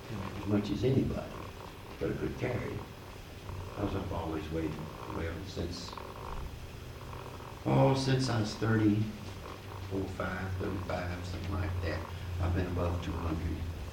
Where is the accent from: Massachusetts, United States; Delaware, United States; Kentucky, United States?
Kentucky, United States; Lawrenceburg; if you don't have pride in your home, in your home state